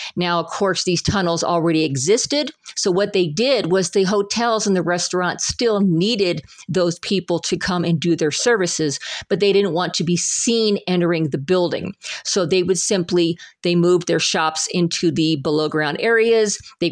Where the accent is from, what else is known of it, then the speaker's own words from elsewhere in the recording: Salida, Colorado, United States; Now, I was raised in Salida.